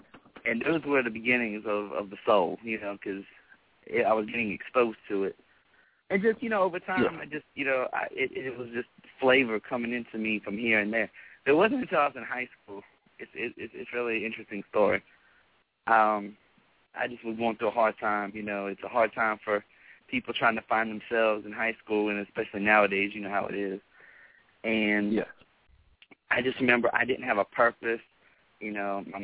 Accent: North Carolina, United States; Oh, man. Well, I'm a Carolina boy. I was born in North Carolina.

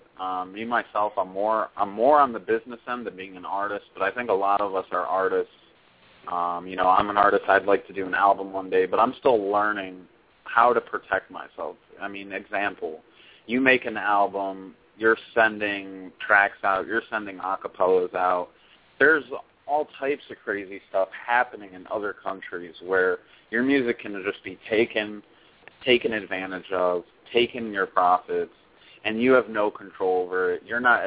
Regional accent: Cleveland, Ohio, United States; I'm from Cleveland, Ohio.

